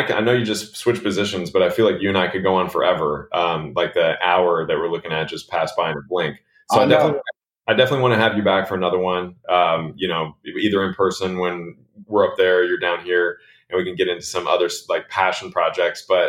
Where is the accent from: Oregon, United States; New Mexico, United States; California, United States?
California, United States; Los Angeles; now in Austin, United States; I think you and I talked about it when you were here in Austin, but like growing up in Los Angeles and I gravitated towards basketball.